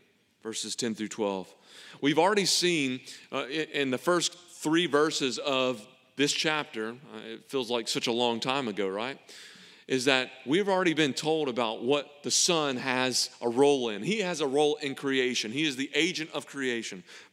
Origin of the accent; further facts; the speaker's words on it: Pollock, Louisiana, United States; In my hometown, Dry Prong, Pollock, Louisiana, we didn't have a Dollar General.